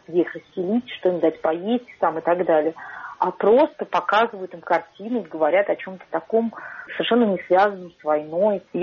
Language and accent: Russian; Moscow, Russia; я, конечно, буду на русском говорить и скажу, что я из Москвы